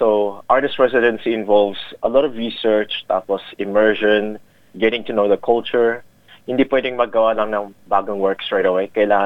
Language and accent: English; Australia; accent: Australian; My accent is Australian and I love this place. This is my home forever, for sure.